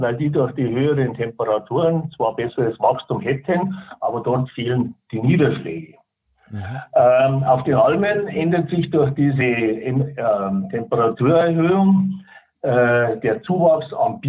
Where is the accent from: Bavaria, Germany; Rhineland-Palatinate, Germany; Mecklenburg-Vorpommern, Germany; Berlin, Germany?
Bavaria, Germany; bei uns in Bayern